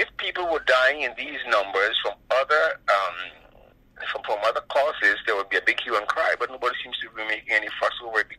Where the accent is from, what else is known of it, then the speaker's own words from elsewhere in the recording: Canada; And I don't think as a Canadian society who's not afraid to demonstrate to the rest of the world that we are compassionate, humane people